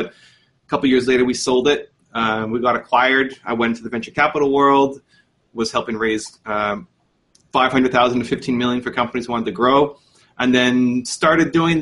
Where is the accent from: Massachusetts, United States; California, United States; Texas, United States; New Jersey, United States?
New Jersey, United States; You know, you growing up in New Jersey, I'm sure you had your yearbooks